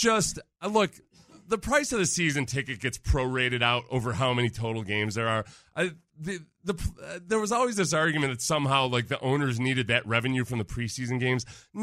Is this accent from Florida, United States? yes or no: yes; Jacksonville, Florida, United States; I came from Jacksonville, so I'm like, oh, Jacksonville's really humid.